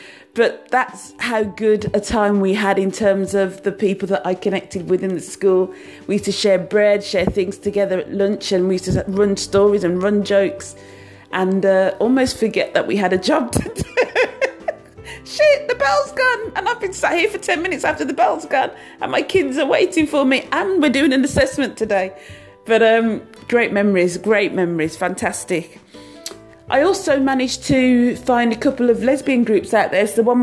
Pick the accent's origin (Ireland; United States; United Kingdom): United Kingdom; I'm a British teacher from the UK, moving to an international school, living around or working with fellow Brits.